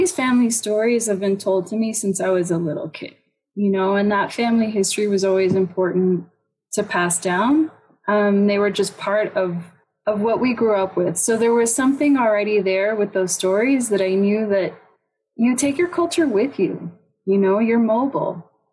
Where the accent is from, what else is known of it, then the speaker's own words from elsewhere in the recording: Miami, Florida, United States; also born or lived in Puerto Rico; my dad got transferred to Miami. So I was born in Puerto Rico, and that's where all my family still is. But I grew up, like, school in Miami. But we went back and forth a lot.